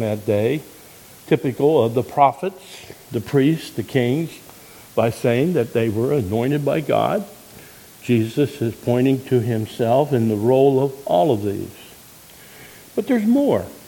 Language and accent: English; Pennsylvania, United States; Now, I was raised in Pennsylvania, and some of you are farmers